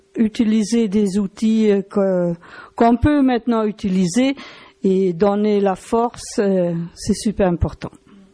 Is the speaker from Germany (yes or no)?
yes; Germany; French is a second language; Moi, je suis allemande, alors j'ai pas du tout la même expérience